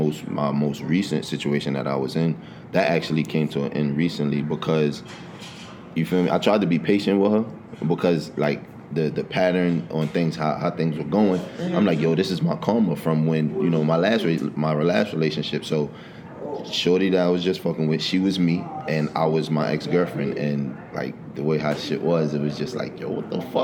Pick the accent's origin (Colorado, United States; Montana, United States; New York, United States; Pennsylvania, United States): New York, United States; New York City; now in Miami, United States; I'm originally from Brooklyn, New York, East New York to be exact. I moved out here in Miami 2007. I graduated from North Miami.